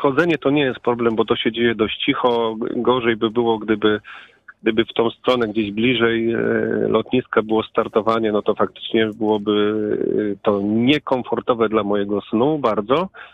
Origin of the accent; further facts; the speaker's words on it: Poznań, Greater Poland Voivodeship, Poland; Jestem poznaniakiem od urodzenia.